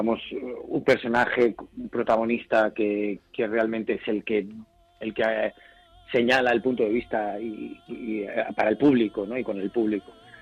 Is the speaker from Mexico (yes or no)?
no; Madrid, Community of Madrid, Spain; salí de mi barrio, de San Blas, me vine aquí a La Latina, he cambiado una vez de casa, pero aquí sigo, sí.